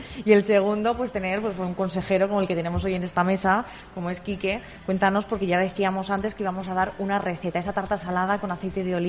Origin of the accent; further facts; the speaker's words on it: Castilla-La Mancha, Spain; Además, como buenos manchegos, nos encanta el queso y el vino